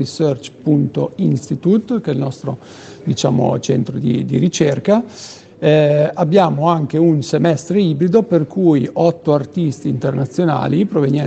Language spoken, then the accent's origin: Italian; Fano, Marche, Italy; noi siamo di Fano, quindi prevalentemente a Fano